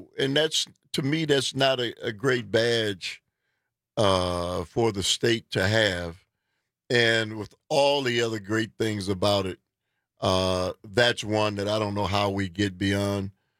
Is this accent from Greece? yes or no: no; Wisconsin, United States; I, on the other hand, a lifelong resident of the state of Wisconsin